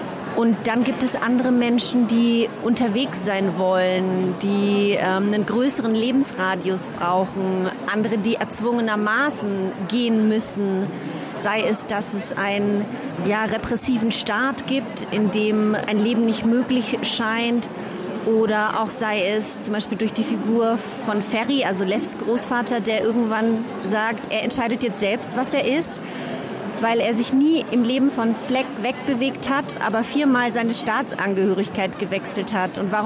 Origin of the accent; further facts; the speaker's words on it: Banat, Romania; also born or lived in Sibiu; Bin in Hermannstadt geboren in Siebenbürgen, bin aber im Banat aufgewachsen. Denn mein Vater hatte dort eine Stelle als Pfarrer